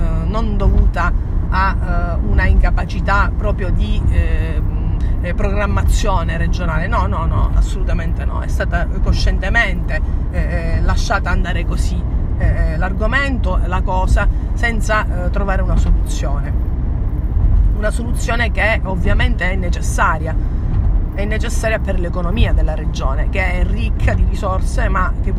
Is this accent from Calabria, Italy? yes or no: yes; Cosenza, Calabria, Italy; Io sono di Cosenza, come voi sapete, sono una nordista calabrese, perché Cosenza è la provincia più a nord della regione